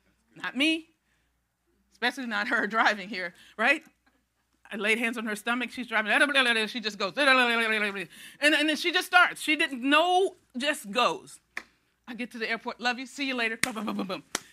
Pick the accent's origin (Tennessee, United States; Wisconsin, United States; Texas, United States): Wisconsin, United States; Milwaukee; I went to Milwaukee a couple weeks ago. I am from Milwaukee.